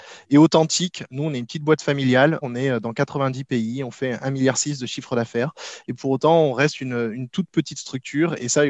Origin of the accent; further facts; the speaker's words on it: Lambesc, Provence-Alpes-Côte d'Azur, France; born there; moi, j'ai 40 ans. Je suis né à Lambesc, dans un petit village à côté d'Aix-en-Provence. Donc, effectivement, je suis pas ardéchois, mais j'ai été très bien accueilli en Ardèche.